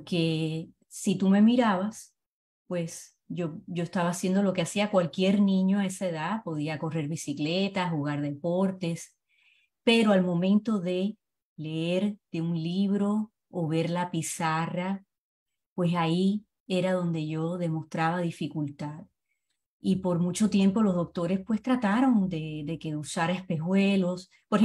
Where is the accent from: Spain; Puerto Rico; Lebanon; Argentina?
Puerto Rico; moved away as an adult; now in United States; Y esa es la razón que me fui de Puerto Rico, porque acá pues entonces